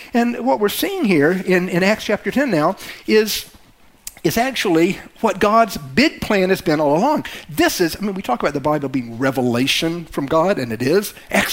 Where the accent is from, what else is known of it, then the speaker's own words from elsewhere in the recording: the South, United States; I'm from the South. I like grits. I kind of like Southern accents still.